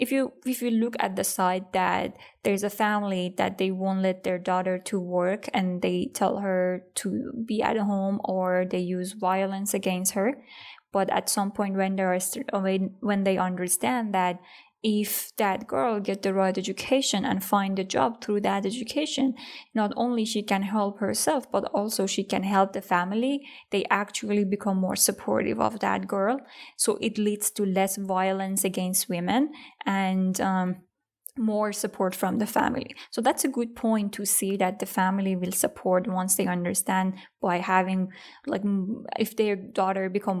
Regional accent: Herat, Afghanistan; English is a second language; also born or lived in Iran; So I remember the day that I was moving from Iran to Afghanistan. So we were driving by car from a city near to Herat.

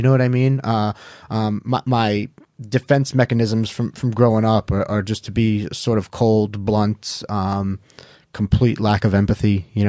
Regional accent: Long Island, New York, United States; I grew up on Long Island, New York. you know, my adolescent teenage years were the 90s in New York.

